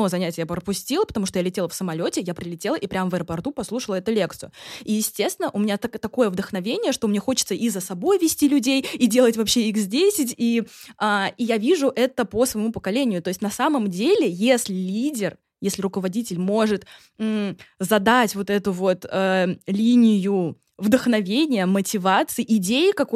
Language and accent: Russian; Saint Petersburg, Russia; я вот из Санкт-Петербурга